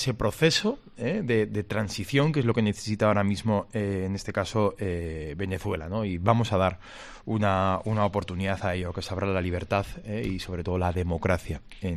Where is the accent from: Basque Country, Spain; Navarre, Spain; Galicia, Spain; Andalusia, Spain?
Navarre, Spain; Como navarro, como ribero y como defensor de mi tierra, ¿no? Y de la zona donde la que vivo, pues yo creo que yo quiero lo mejor para la Ribera, como, y evidentemente para Navarra